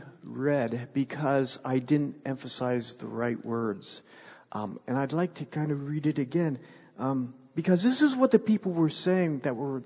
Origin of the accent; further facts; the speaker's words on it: the North, United States; I'm a Yankee, and I'm from the North, and the Northern people, especially people in New York, make fun of people that aren't like them